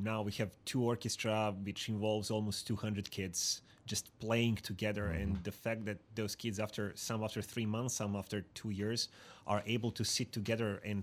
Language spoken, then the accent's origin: English; Serbia; English is a second language; moved away as an adult; now in United States; I'm originally from Serbia, but I took my 2 degrees at LSU, so I'm pretty much familiar with the area here.